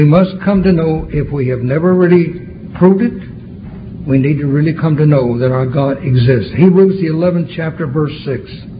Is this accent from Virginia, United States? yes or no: no; Texas, United States; now in California, United States; And so then, coming to California and being a Texas, and you don't need glasses to drive.